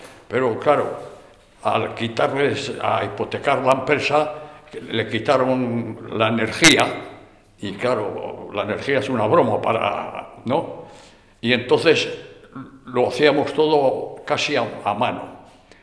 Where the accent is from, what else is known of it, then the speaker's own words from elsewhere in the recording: Santander, Cantabria, Spain; born there; yo nací en Santander en el año 23. Después de mis padres hemos sido alfareros en Santander